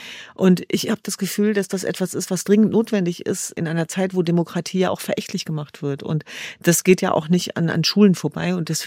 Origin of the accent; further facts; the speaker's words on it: Hanover, Lower Saxony, Germany; Und ja, wir sind in Hannover geboren und aufgewachsen.